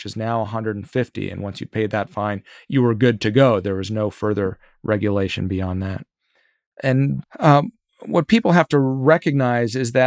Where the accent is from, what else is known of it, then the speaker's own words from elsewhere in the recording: Virginia, United States; if my home state of Virginia, its Department of Labor, wanted to put in a vaccine mandate